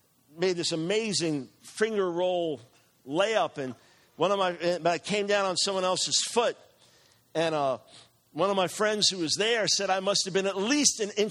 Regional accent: New York, United States; There's nothing like getting blasted by someone from New York and being able to graciously blast back as a New Yorker.

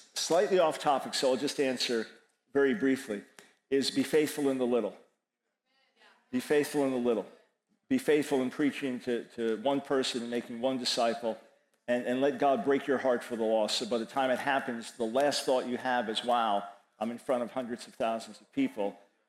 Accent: Long Island, New York, United States; I was born in New York City, raised on Long Island

